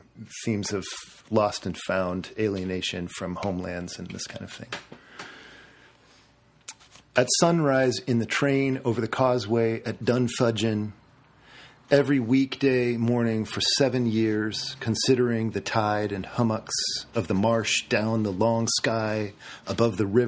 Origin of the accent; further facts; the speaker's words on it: Big Sur, California, United States; I'm from California, and so the landscape of Gloucester and the Atlantic seaboard sort of shifts in my mind to what I remember and what I recall instinctively from my childhood growing up at Big Sur.